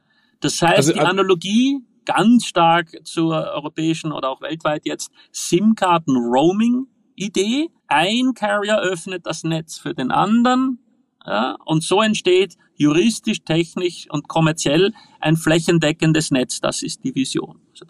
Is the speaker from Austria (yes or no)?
yes; Austria; ich in Wirklichkeit ein Tourist bin aus Österreich